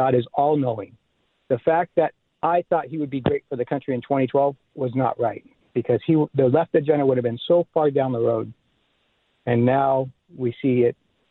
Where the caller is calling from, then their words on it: Long Beach, California, United States; Long Beach.